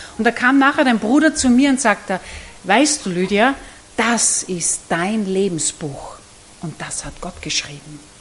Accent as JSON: {"language": "German", "region": "Salzburg", "country": "Austria", "moved": "yes", "lives_now": "Gaißau, Austria", "said": "Ich komme aus Vorarlberg, das kennt ihr wahrscheinlich, aus dem Ländle. Meine Sprache ist nicht vorarlbergerisch, ich komme aus Salzburg. Aber ich lebe 35 Jahre in Vorarlberg und ich lebe direkt im äußersten Westen, das heißt in Geissau, das direkt an der deutschen Grenze ist."}